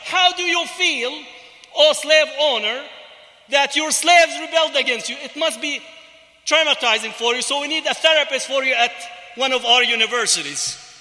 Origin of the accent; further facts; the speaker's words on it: Berkeley, California, United States; I come from Berkeley.